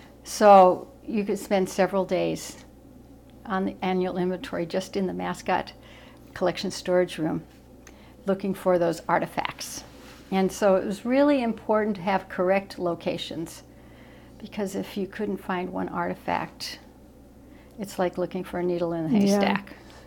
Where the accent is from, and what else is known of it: Anchorage, Alaska, United States; born or raised there